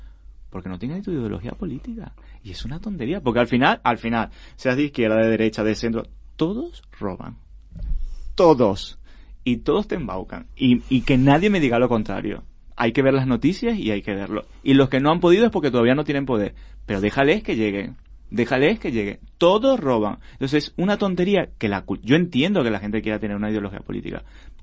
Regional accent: Venezuela; now in Spain; yo que soy venezolano y vengo de Latinoamérica y he recorrido y he trabajado en varias ciudades

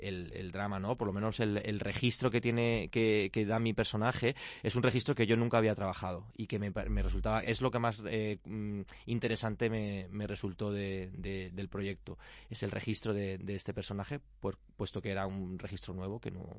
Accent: Alicante, Valencian Community, Spain; yo vengo de Alicante, como te digo, entonces el agua salada, para mí, pues fíjate, me viene, está muy cerca a mí

